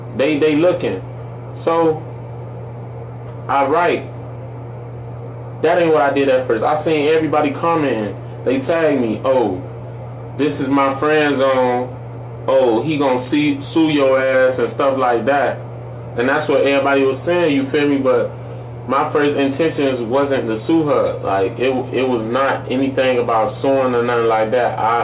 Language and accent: English; Miami, Florida, United States; Just off of a couple shares from Miami people, my hometown, Miami. I attend Miami Northwestern. Miami blew this up for me.